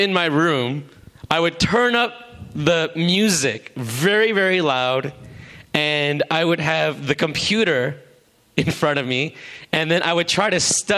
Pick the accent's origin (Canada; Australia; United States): Canada; Vancouver, British Columbia; I was born and raised in Vancouver